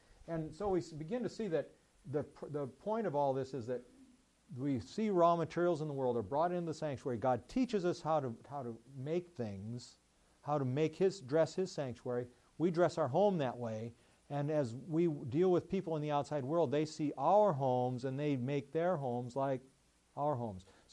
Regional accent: Kansas City, United States; I come from Kansas City, and Lewis and Clark, you know, we know all about rivers and moving culture.

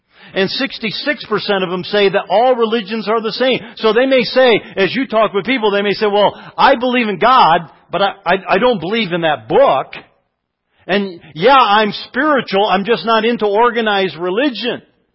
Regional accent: Michigan, United States; I grew up in Michigan, folks. Let me tell you, they are leaving Michigan. All my family lives in Michigan. I lived in the Detroit area where I went to college.

